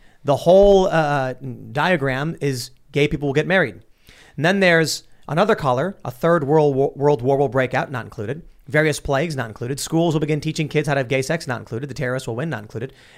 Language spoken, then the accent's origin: English; Chicago, Illinois, United States; So, my attitude is, growing up in Chicago.